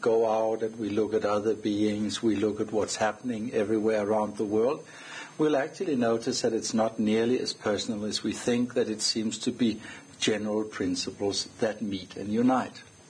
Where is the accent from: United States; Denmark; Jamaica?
Denmark; I'm from Denmark, and I'll be speaking on relationships.